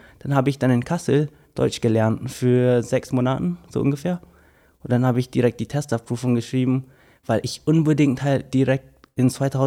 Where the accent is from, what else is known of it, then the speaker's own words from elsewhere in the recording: Johor Bahru, Johor, Malaysia; Ja, ich komme aus Johor Bahru und das ist zwar so eine riesige Stadt. Das kann man halt mit Berlin vergleichen, mit Frankfurt sogar vergleichen.